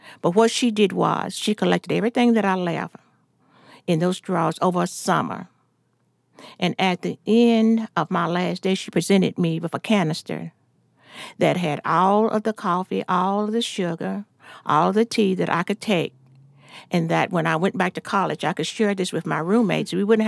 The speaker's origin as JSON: {"language": "English", "town": "Chattanooga", "region": "Tennessee", "country": "United States", "tie": "born or raised there", "said": "I was born here in Alanga Hospital, in a segregated section of the hospital. I attended Ochenob Elementary and Ochenob Junior High, and finally Howard High School."}